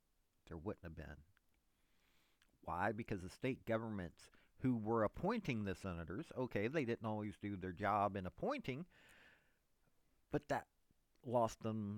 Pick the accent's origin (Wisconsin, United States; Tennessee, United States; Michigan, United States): Tennessee, United States; Pikeville; born there; I can say multiple presidents have come from my home state. I was born in Pikeville, Tennessee. I graduated from Madisonville, Tennessee.